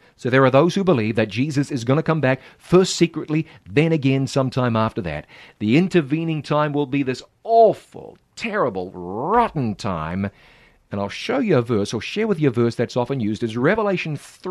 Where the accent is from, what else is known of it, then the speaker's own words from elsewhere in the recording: New Zealand; I grew up in New Zealand, and New Zealand is part of the British Commonwealth.